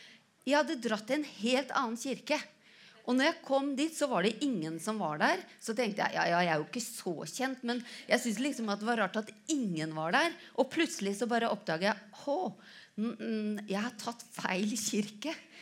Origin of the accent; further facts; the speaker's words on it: Halden, Østfold, Norway; now in Elverum, Norway; Men jeg kommer ifra Halden. Så jeg var innflytter til Elverum.